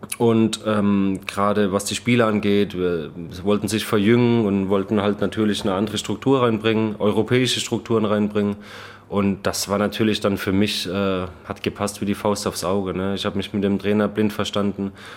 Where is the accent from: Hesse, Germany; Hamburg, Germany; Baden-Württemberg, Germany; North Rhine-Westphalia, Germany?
Baden-Württemberg, Germany; Gerade ich habe ja selbst Probleme, Hochdeutsch zu sprechen. Ne? Ich komme aus Baden-Württemberg.